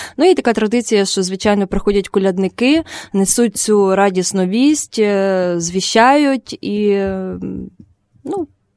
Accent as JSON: {"language": "Ukrainian", "region": "Lviv Oblast", "country": "Ukraine", "said": "я також з Західної України, а саме з Львівщини, і натомість у нас, я є греко-католик, ну, тобто католик східного обряду"}